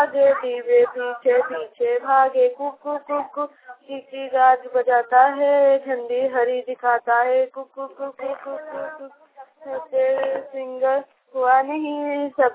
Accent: Hasnatand, Jharkhand, India; हसना turned की रहने वाली हूँ, जिला बोकारो से।

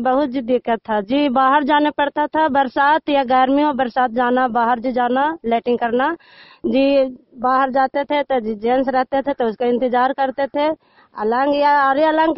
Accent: Narayanpur, India; मेरा गांव नारायणपुर, पंचायत नारायणपुर।

